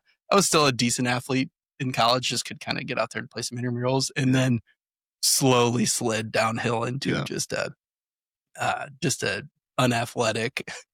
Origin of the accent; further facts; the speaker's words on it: St. Louis, Missouri, United States; So I grew up in St. Louis